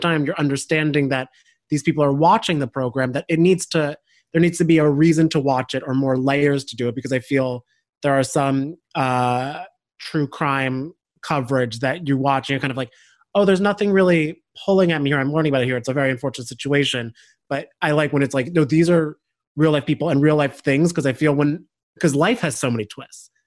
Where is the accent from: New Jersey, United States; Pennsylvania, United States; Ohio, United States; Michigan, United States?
New Jersey, United States; I can't even put to Siberia on a map. I'm from New Jersey.